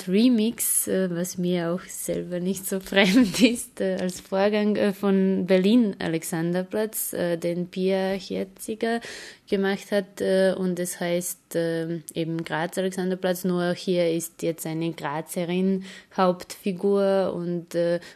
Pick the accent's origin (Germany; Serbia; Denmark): Serbia; Belgrade; das Radio war auch eigentlich sehr wichtig für mich in den 90ern in Belgrad, wo ich aufgewachsen bin